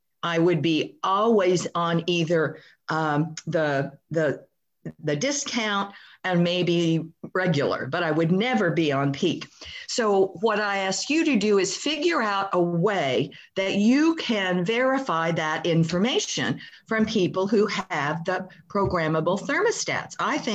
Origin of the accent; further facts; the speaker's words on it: Edmonds, Washington, United States; from Edmonds.